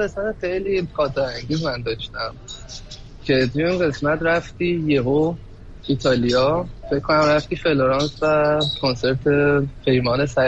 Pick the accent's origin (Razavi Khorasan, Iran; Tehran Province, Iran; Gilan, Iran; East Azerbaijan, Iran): Tehran Province, Iran; Tehran; moved away as an adult; now in Germany; من تهران زندگی میکردم. آره. من از تهران به دنیا آمدم.